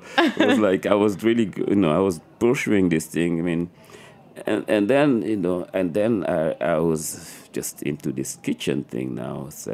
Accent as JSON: {"language": "English", "country": "Senegal", "tie": "born or raised there", "said": "reminded me of the food I was used to eating growing up in Senegal"}